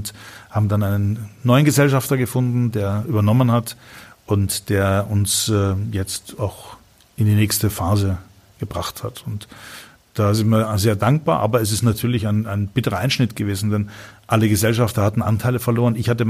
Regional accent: Vienna, Austria

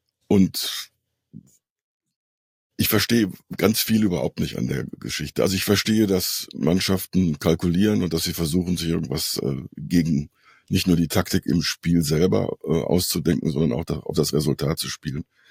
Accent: North Rhine-Westphalia, Germany; Ich komme aus Südwestfalen.

